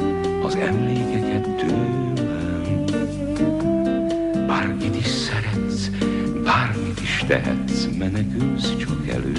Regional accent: Budapest, Hungary; Ott nőttem fel, ott laktunk Sréhen szembe

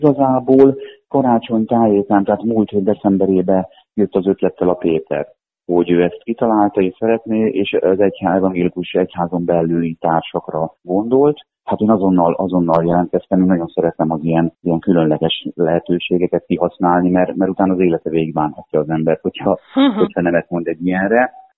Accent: Csákvár, Fejér, Hungary; Csákváról. Érkeztem a Vértes lábától. A Csákvári gyülekezet gondnoka vagyok. Ott élek feleségemmel, három fiammal.

